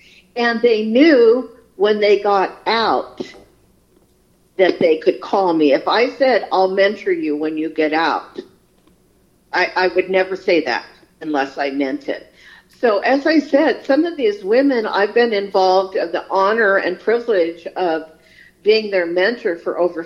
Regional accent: Rocky Boys, Montana, United States; I'm from Rocky Boys.

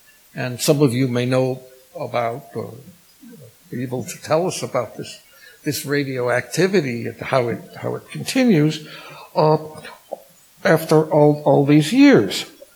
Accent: Chicago, Illinois, United States; I am basically an Easterner, even though I tell people I'm from Chicago, and I am from Chicago.

